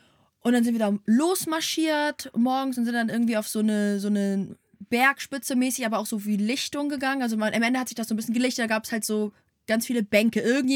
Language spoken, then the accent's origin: German; Hamburg, Germany; Ich komme aus Hamburg, Digga.